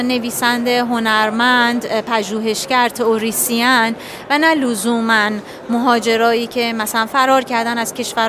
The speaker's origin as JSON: {"language": "Persian", "country": "Iran", "also_born_or_lived": "Australia", "said": "6 سال توی استرالیا زندگی کرده بودم و به عنوان یک فرد ایرانی شاهد تبعیض آشکاری"}